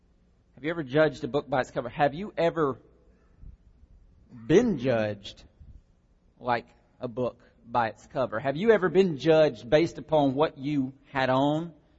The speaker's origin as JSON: {"language": "English", "town": "Rydell", "region": "Georgia", "country": "United States", "tie": "born or raised there", "said": "I grew up on Skyline Farm, rural Route 1, Rydell, Georgia, 30171. That was our address."}